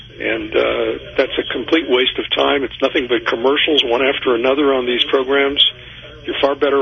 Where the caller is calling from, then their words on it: Overland Park, Kansas, United States; I'm calling from Overland Park.